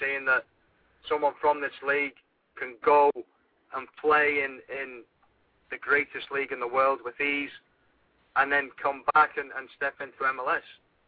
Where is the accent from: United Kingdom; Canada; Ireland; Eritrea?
United Kingdom; Scotland; moved away as an adult; now in Houston, United States; I came over in August, and it was I came from Scotland, and it was, I mean, it was a culture shock to me going into the middle of the summer in Houston, coming from the climate in the UK.